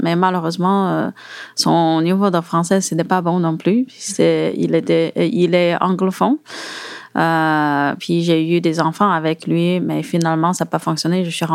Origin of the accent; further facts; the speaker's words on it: China; moved away as an adult; now in Montreal, Canada; En fait, je suis chinoise. J'ai grandi totalement en Chine. En 2010, j'ai eu une opportunité pour venir ici travailler à Montréal